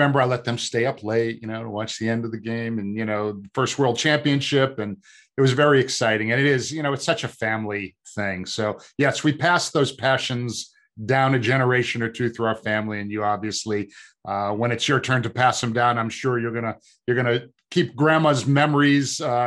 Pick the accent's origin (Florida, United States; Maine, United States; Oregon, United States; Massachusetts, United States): Massachusetts, United States; Boston; I grew up in the Boston area and, you know, Fenway Park and Wrigley Field are very similar experiences.